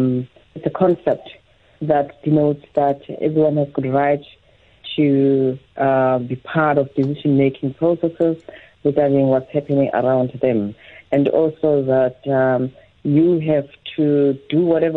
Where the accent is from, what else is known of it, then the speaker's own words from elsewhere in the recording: Soweto, Gauteng, South Africa; Yes, I grew up in Soweto, and I became a social justice activist.